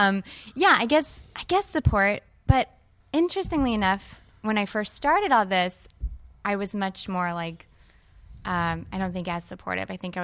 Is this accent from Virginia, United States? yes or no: yes; Virginia, United States; I'm originally from Virginia.